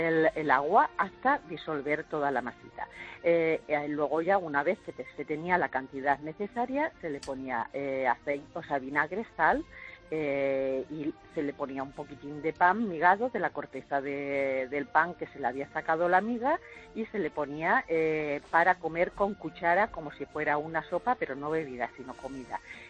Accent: Villanueva de la Serena, Extremadura, Spain; Yo soy extremeña, de Badajoz, de Villanueva de la Serena, pero mi padre era de Azuaga.

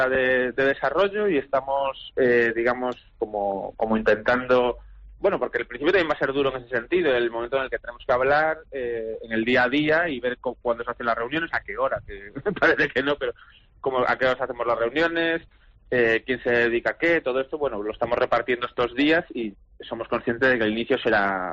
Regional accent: Galicia, Spain; yo soy gallego

